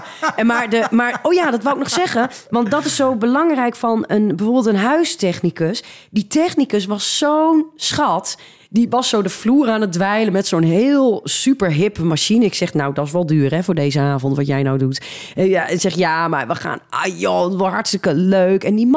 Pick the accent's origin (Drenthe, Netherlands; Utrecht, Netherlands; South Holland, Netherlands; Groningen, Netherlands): Drenthe, Netherlands; Emmen; Ik kom uit Emmen.